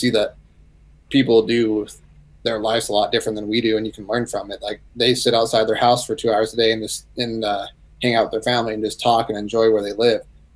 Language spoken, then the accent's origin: English; United States; They don't eat like we do as an American, right?